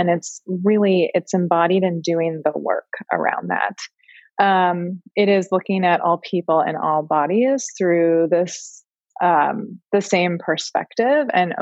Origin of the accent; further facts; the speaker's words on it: New Jersey, United States; now in Texas, United States; I grew up in New Jersey. I now live in Texas.